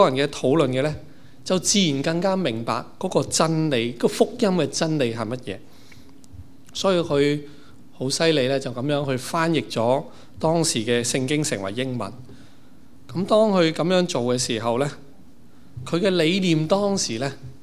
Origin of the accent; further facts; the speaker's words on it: Canada; 提醒翻我哋作為加拿大人嘅身份係嘛？